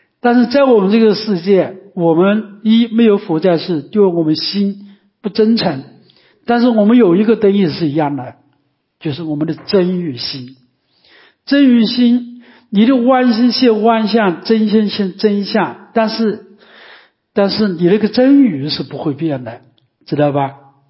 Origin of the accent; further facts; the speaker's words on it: China; 但是我们中国人跑上去念经不动，真的，一点都不动